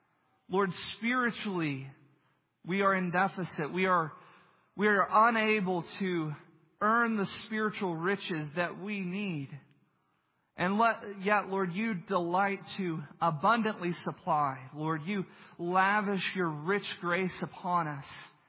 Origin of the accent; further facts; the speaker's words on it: Texas, United States; I grew up in the Texas Panhandle. And if you were a boy growing up in the Texas Panhandle when I was, it meant one thing for sure